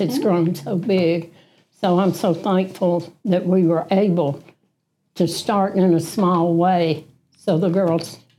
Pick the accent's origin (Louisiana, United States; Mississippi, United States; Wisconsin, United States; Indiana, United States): Mississippi, United States; I was from Sumpah County, Mississippi, which is down in the Delta. I have a rural background.